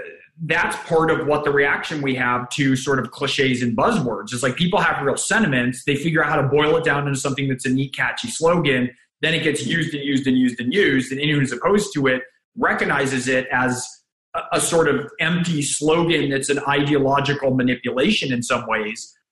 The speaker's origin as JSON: {"language": "English", "country": "United States", "tie": "born or raised there", "said": "one of the jokes I made growing up in America under Reagan and being from a you know, more liberal family that voted Democrat, forever"}